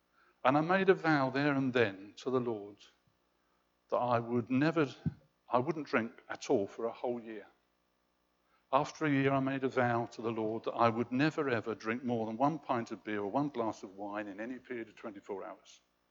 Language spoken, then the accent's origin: English; London, United Kingdom; I'm a Londoner, born in Fulham.